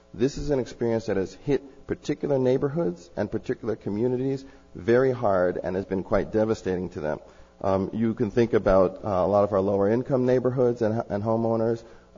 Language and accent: English; Los Angeles, California, United States; I'm from Los Angeles. The experience in Los Angeles was bad.